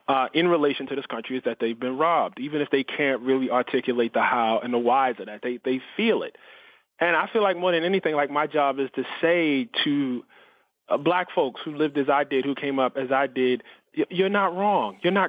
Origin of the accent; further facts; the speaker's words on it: United States; I'm an American, so I write about America